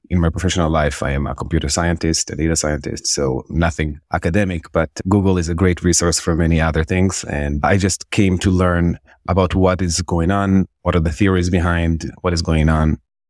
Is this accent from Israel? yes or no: yes; Israel; also born or lived in Jerusalem; I'm born and raised Israeli. I was born in Jerusalem and I grew up in Israel. I went to school in Israel. I did my bachelor's degree in Israel after I finished 3 years in the military, having served on the border of Gaza for 2 years.